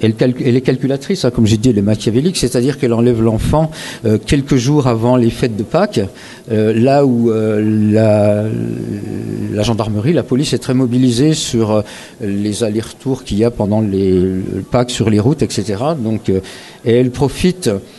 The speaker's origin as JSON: {"language": "French", "town": "Dole", "region": "Bourgogne-Franche-Comté", "country": "France", "said": "je suis jurassien d'origine de la région de Dole. et j'habite depuis plus de 20 ans entre Dole et Lons-le-Saunier à Chaumergy en Bresse jurassienne."}